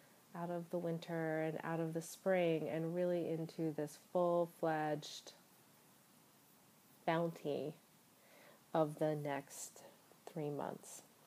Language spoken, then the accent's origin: English; Baltimore, Maryland, United States; My hometown of Baltimore has been in a bit of a uprising.